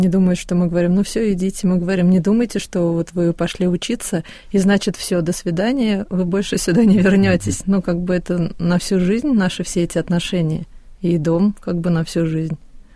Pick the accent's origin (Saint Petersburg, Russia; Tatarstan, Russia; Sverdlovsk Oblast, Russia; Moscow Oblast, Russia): Tatarstan, Russia; Нет, я из Татарстана сама.